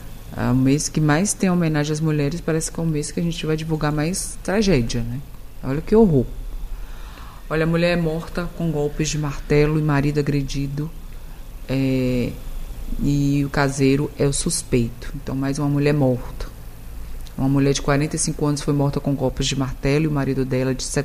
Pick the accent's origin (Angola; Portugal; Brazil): Brazil; Medeiros Neto, Bahia; born there; é depois de Teixeira, também no extremo sul da Bahia, onde eu nasci, inclusive.